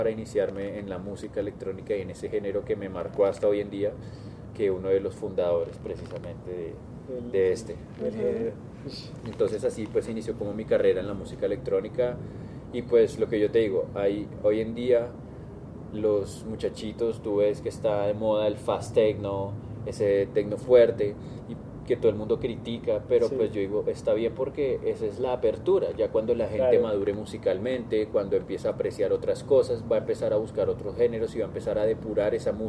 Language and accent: Spanish; Colombia; ese legado es el que quiero rescatar en busca de una identidad como cultura colombiana.